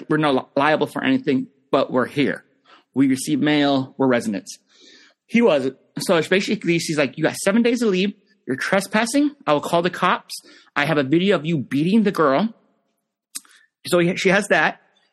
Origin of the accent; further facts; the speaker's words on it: Pennsylvania, United States; Like, yeah, I'm from Pennsylvania.